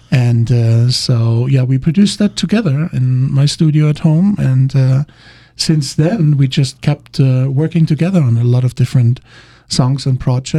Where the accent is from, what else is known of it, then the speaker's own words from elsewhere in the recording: Germany; English is a second language; moved away; Well, I'm initially from Germany, born and raised there, and grew up there.